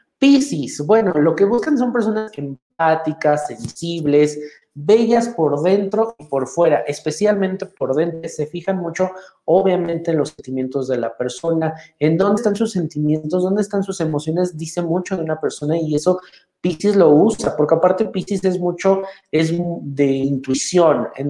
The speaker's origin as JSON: {"language": "Spanish", "country": "Mexico", "tie": "born there", "said": "los que nacimos especialmente en México sabemos que si te marco a las 6, me vas a marcar a las 7, 7:30."}